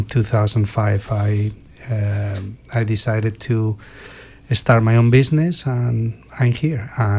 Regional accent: Spain; moved away as an adult; also born or lived in Oklahoma; now in Sarasota, United States; Like you mentioned, I'm originally from Spain and went to college in Oklahoma.

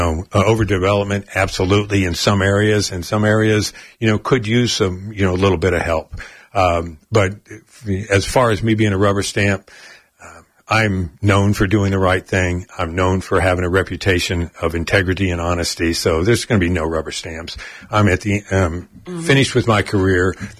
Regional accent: Dayton, Ohio, United States; I grew up in Dayton, Ohio, and was going to a little college in Northwest Georgia to play baseball

